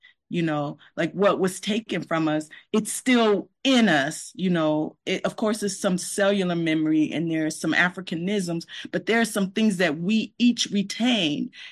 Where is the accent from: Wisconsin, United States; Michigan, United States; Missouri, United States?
Michigan, United States; Detroit; When we were at Michigan State at the time in my undergrad years in Michigan, where I'm from Detroit.